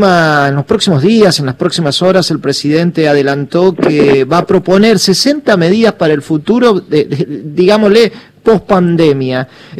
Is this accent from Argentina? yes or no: yes; Córdoba, Argentina; yo soy del sur de Córdoba, que es una cuenca láctea muy importante, tal vez una de las más importantes del país, junto con algunas regiones de Santa Fe.